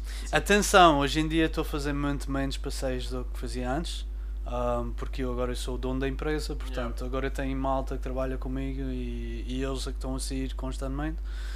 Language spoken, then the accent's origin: Portuguese; South Africa; now in Portugal; Quando eu sou natural da África do Sul e saí de lá, um miúdo bem confuso.